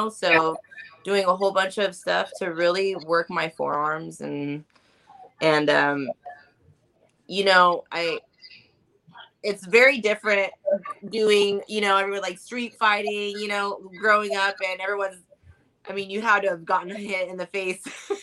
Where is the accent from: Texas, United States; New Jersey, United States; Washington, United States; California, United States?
California, United States; Visalia; I'm from, I live in Cali. I'm from Visalia. It's right next to Fresno, if you guys are familiar.